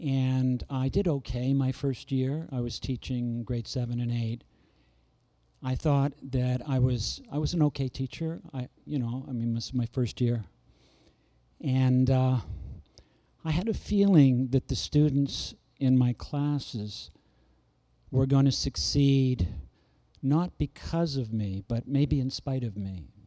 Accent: Toronto, Ontario, Canada; I remember growing up in Toronto, which is my native city, growing up in Toronto, attending elementary school. Every Canadian, well, I grew up in the 50s, right? Born in 48, grew up in the 50s and 60s mostly, my formative years.

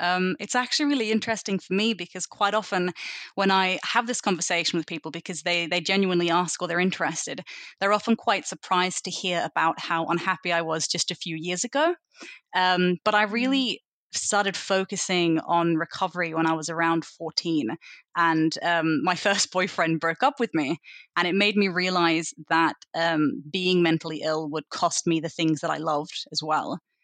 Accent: Australia; moved away as an adult; peers were Australian. And so culturally, I'm kind of this exact split between the two. I think my accent makes people think that I'm more Australian than I am German, but I really do think it's a split. A few years ago, I made the decision to leave Australia

